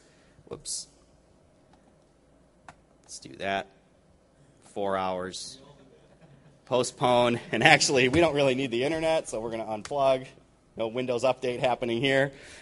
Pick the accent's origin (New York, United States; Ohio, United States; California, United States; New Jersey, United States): New Jersey, United States; Locations all over the world. I'm from New Jersey.